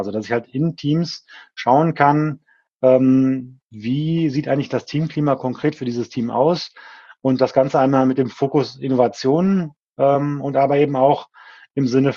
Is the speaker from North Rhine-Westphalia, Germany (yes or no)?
yes; Krefeld, North Rhine-Westphalia, Germany; komme ich eben aus dem Umfeld der Hochschule Niederrhein, nämlich aus Krefeld, Niederrhein, also klassischer Niederrheiner